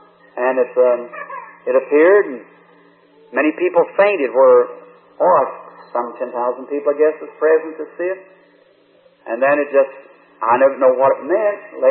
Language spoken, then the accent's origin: English; Ireland; We're Irish by descent and by nationality, rather.